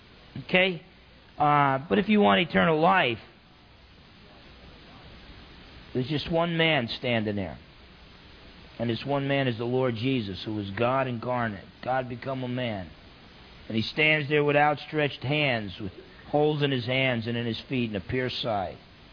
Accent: New Jersey, United States; I grew up in New Jersey. Men don't cry.

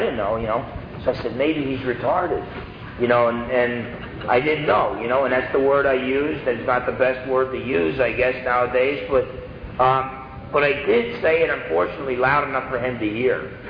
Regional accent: New Jersey, United States; And growing up in New Jersey, where you're taught the antithesis of turning the other cheek.

